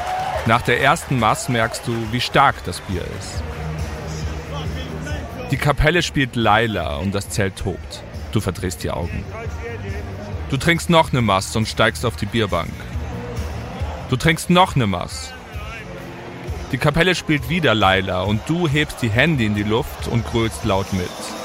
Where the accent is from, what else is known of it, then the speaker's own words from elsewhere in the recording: Munich, Bavaria, Germany; komme ich nämlich eigentlich aus München und habe dort auf der Wiesn 10 Jahre lang als Rikscha-Fahrer gearbeitet.